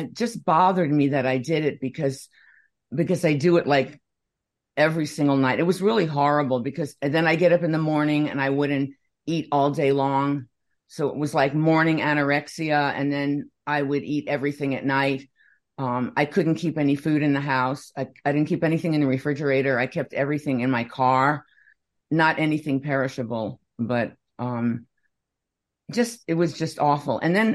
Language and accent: English; Brooklyn, New York, United States; now in California, United States; Well, I was telling you is that the word camping never came up as a child. Nobody ever went camping. So when I moved to California, camping and hiking, it was just